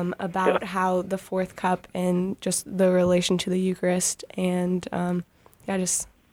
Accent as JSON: {"language": "English", "town": "Santa Barbara", "region": "California", "country": "United States", "said": "I'm from Santa Barbara, California."}